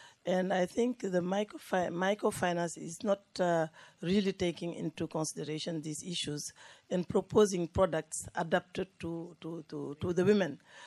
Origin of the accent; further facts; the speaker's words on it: Senegal; first language French; English is a second language; from Senegal.